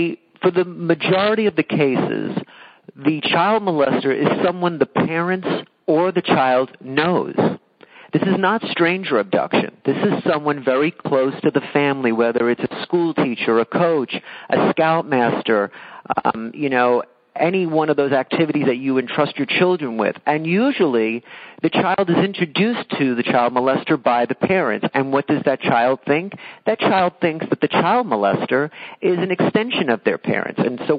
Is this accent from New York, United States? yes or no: yes; Staten Island, New York, United States; I met old friends from growing up on Staten Island